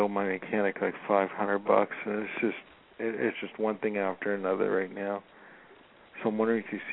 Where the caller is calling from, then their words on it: Los Angeles, California, United States; I'm calling from Los Angeles.